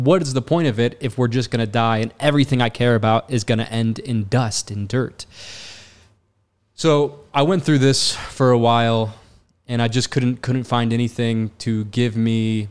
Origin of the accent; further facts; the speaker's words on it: Detroit, Michigan, United States; When I was growing up in Detroit, I was raised Christian